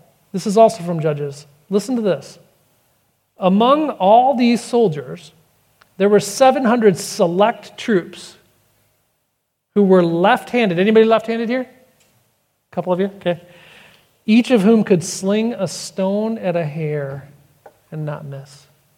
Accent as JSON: {"language": "English", "country": "United States", "said": "I'm an American."}